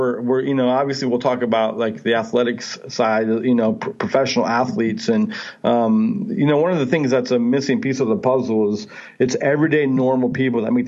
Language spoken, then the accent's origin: English; Stockton, California, United States; I didn't know growing up in Stockton, California, a really significant violent town with a violent family.